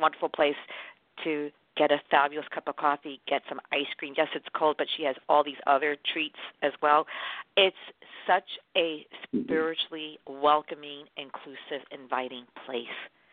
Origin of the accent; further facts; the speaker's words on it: New York, United States; It's in one of the Carolinas, and I'm from New York, so you have to help me.